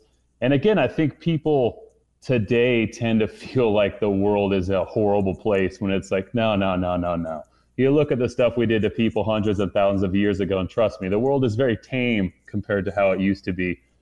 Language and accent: English; Utah, United States; I grew up in Utah, and so a lot of my history is local state history, which was a lot of, you know, pioneer history, stuff like that.